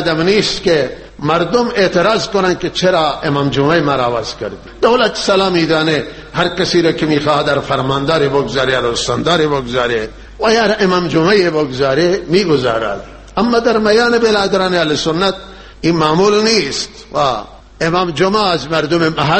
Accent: Iran; ما ایرانی هستیم و وارث این وطنیم، وطن مال ماست، وطن مال شیعه و سنیه.

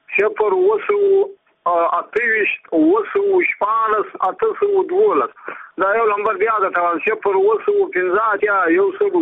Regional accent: Badghis, Afghanistan; زه په خپل د بادغیس ولایت یم

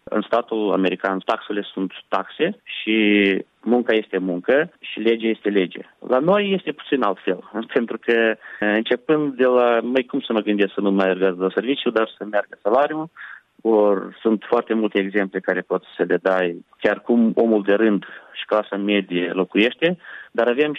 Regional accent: Călărași, Călărași District, Moldova; Eu sunt originar din Călăraș și merg pe drumul celălalt.

